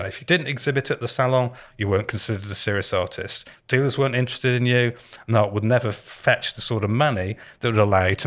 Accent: United Kingdom; Well, I've always, as a Brit, had a soft spot for the Impressionists.

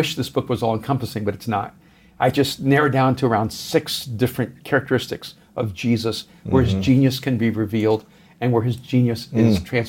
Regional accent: El Salvador; English is a second language; I mean, I'm from El Salvador, and you know, my region of the world has two forms of government, revolution and dictatorship.

